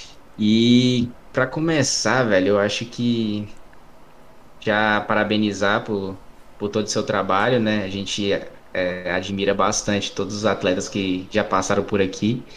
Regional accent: Sobradinho, Brazil; Eu sou daqui de Sobradinho, eu vejo muita gente treinando marcha atlética aqui

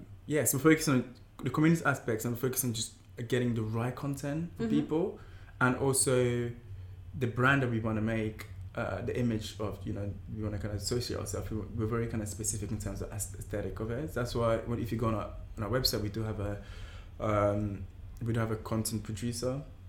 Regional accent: Camden, London, United Kingdom; I was brought up in Camden.

